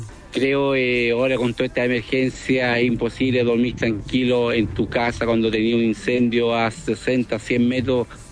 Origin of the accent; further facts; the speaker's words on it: Chile; somos chilenos como todos, pagamos los impuestos como todos chilenos